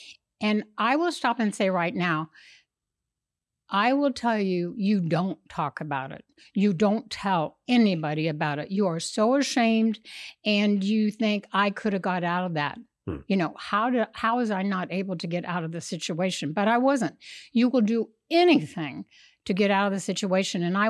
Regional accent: Wichita, Kansas, United States; I'm from Kansas, born in Wichita.

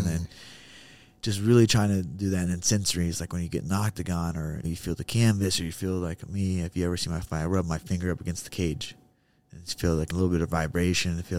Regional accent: Ohio, United States; Man, I'm a kid from Ohio that had a dream.

